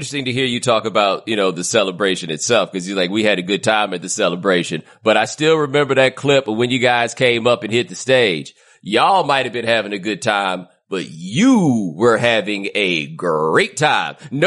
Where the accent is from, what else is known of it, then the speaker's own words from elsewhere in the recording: Houston, Texas, United States; Oh, I'm from Houston. I'm talking about Dallas.